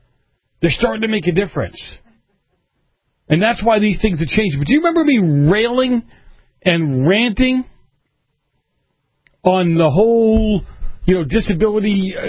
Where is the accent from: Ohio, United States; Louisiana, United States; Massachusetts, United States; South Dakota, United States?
Massachusetts, United States; Hey, Jack, you're from my home state of Massachusetts.